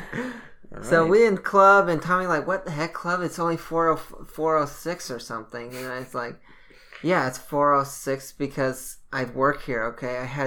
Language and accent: English; United States; And I take offense because I'm like, no, I'm American. I speak perfect English.